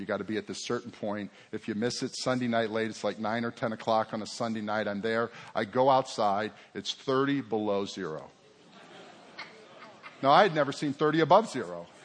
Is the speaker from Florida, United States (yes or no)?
yes; Boca Raton, Florida, United States; I grew up in Boca. I'm one of these people that my parents, grandparents, great-grandparents, we've all lived in South Florida.